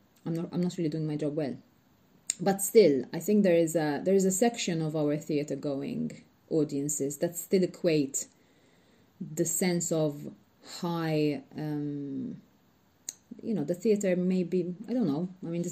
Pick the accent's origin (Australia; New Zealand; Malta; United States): Malta; first language Maltese; English is a second language; And to me, Maltese is not just my mother language, it's the language which goes a couple layers further, you know, in terms of depth.